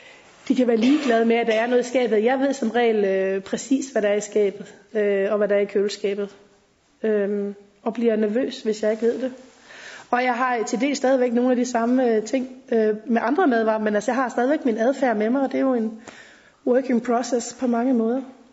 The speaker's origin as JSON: {"language": "Danish", "region": "Jutland", "country": "Denmark", "tie": "born there", "said": "Jeg er født i 71 i Jylland på en gård, og det vil så sige, at jeg er 40, bliver 41 på lørdag, næste lørdag. Og jeg er den ældste."}